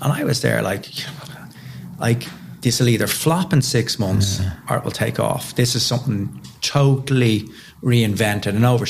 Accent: Ireland; So I, you know, being Irish, I mailed him, said, do you want to do a bit of fundraising for Temple Street?

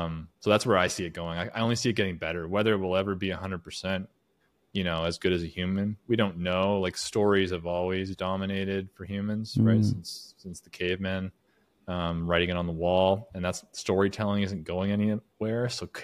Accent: Canada; I'm originally from Canada.

